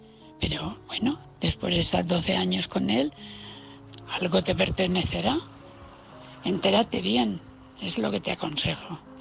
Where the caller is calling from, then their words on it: Valencia, Valencian Community, Spain; de Valencia.